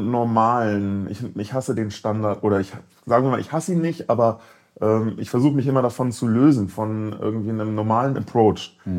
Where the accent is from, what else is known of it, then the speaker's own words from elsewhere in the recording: Hamburg, Germany; Ich komme aus Hamburg